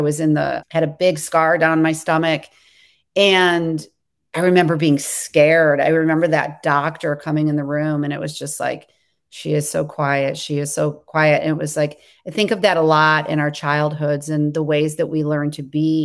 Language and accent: English; Indiana, United States; I grew up in Indiana, so it was a colder climate.